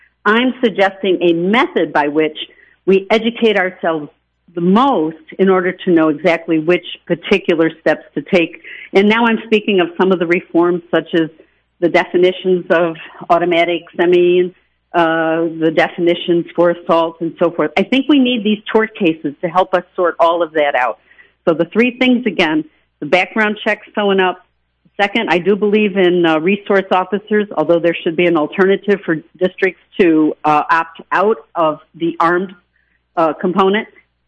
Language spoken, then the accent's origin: English; New York, United States; I'm from Western New York.